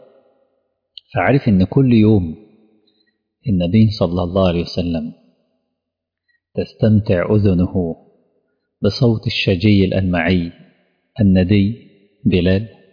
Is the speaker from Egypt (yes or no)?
yes; Egypt; عندي أنا كمصري